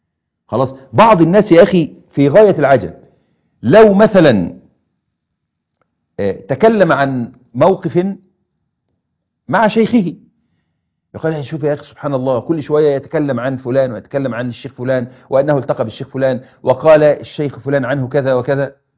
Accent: Egypt; عندنا في مصر

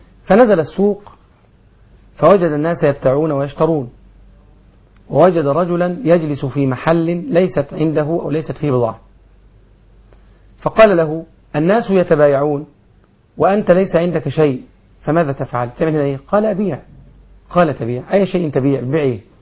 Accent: Egypt; وبدات عندنا في مصر دلوقتي تلاقي راكب عربية ومعلق عليها فور سيل للبيع.

